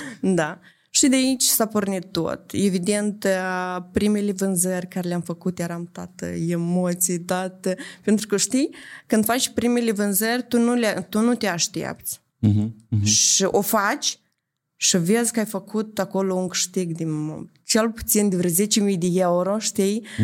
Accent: Moldova; now in Italy; Deci eu, când am plecat din Republica Moldova, am plecat direct în Italia. În Italia am familia mea.

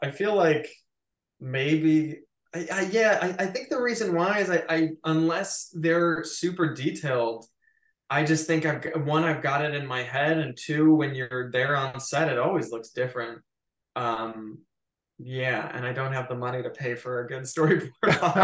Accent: Chicago, Illinois, United States; I grew up in Chicago. Like it's different every year.

